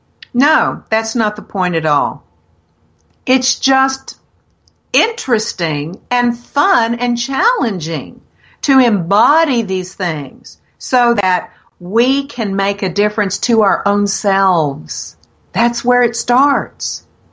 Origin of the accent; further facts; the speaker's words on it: Texas, United States; Y'all, I'm from Texas.